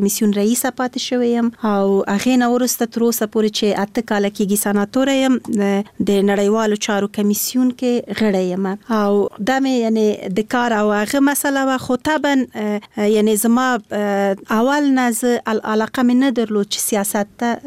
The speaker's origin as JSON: {"language": "Pashto", "region": "Kabul", "country": "Afghanistan", "tie": "born there", "said": "زه د اصلا پلار مې د خوست ده، مور مې د پکتیا ده، او زه په خپله کابل کې زیږیدلی یم، خو په هر صورت د خوست تیل کېږم."}